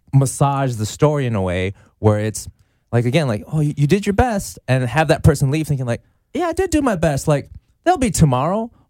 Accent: Midwest, United States; because I grew up in the Midwest and I think white lies to me is a way of playing small p politics.

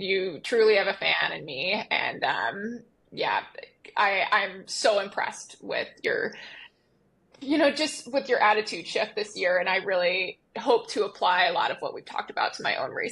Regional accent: Hawaii, United States; I'm on Oahu right now, yeah. In the north shore of Oahu. Yeah. But Carson and I grew up on the Big Island

